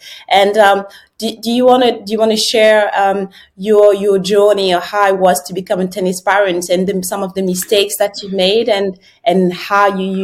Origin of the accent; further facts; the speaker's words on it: France; because I grew up in France